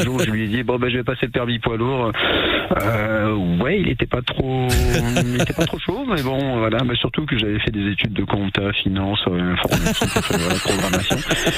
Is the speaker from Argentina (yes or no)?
no; Provence-Alpes-Côte d'Azur, France; Des petites boîtes dans les Hautes-Alpes, puisque je suis originaire des Hautes-Alpes